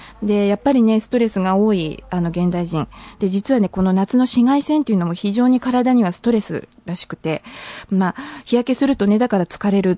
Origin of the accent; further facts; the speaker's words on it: Hamamatsu, Shizuoka, Japan; 私のふるさと浜松でこのラジオ聞いてくれてる皆さんもいらっしゃると思うのでお知らせします